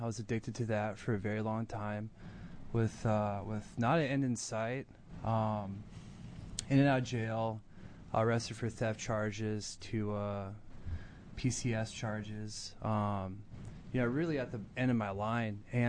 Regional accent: Westland, Oregon, United States; Okay, hey … I am from Westland, Oregon. That's where I grew up.

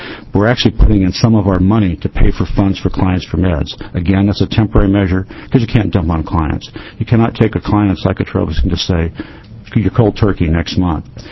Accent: Lorain, Ohio, United States; I'm from Lorraine.

